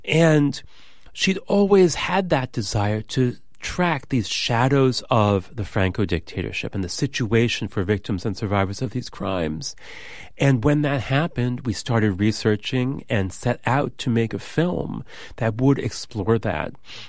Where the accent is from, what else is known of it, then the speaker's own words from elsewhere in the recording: United States; Almudena is Spanish, and I'm from the United States, and we met in Los Angeles